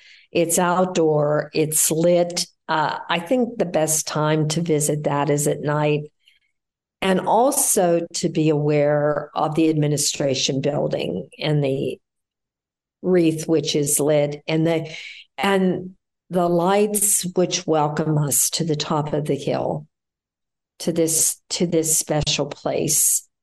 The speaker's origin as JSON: {"language": "English", "town": "Pittsburgh", "region": "Pennsylvania", "country": "United States", "tie": "born or raised there", "said": "I grew up in Pittsburgh, on the east side of the city, in a little place that has become quite popular in Lawrenceville."}